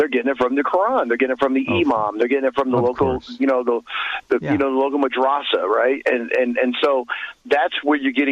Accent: United States; I don't think, as an American, we have a right to go into countries

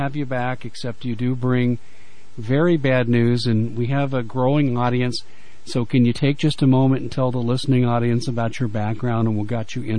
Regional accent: Colorado, United States; Now, I love the people up there. I mean, I'm from Colorado. I have friends in Fort Collins.

